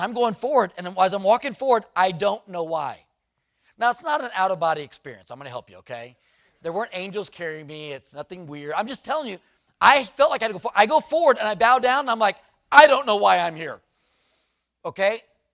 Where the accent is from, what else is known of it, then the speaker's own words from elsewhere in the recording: San Diego, California, United States; I grew up in San Diego. So I'm down in Imperial Beach, San Diego, growing up, and we're in a Baptist church there